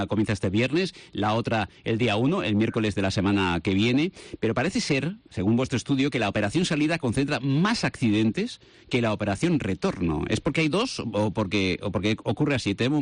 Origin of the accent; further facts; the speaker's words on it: Valencian Community, Spain; ¿Cómo somos los valencianos?